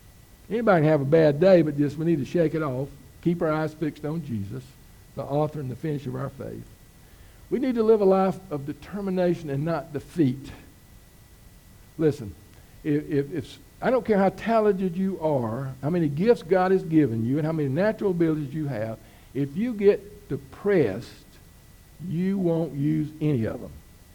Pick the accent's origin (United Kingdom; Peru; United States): United States; Georgia; I was born and raised in South Georgia.